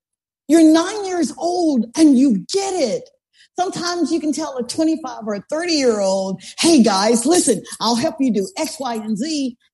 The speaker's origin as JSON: {"language": "English", "town": "Columbus", "region": "Mississippi", "country": "United States", "said": "I had an opportunity to go home. I went to Columbus. I'm from Columbus, Mississippi. So I went home"}